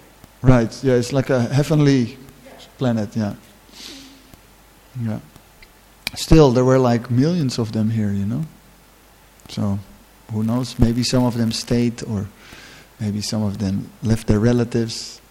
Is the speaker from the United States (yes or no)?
no; Netherlands; English is a second language; Dutch are pretty heavy guys. I'm from Holland, so.